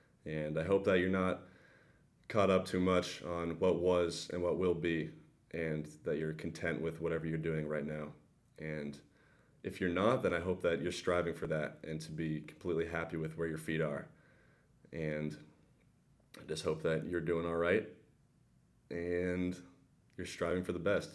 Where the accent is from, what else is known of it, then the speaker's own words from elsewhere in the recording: Maine, United States; And growing up in Maine, I had access to both the ocean and the mountains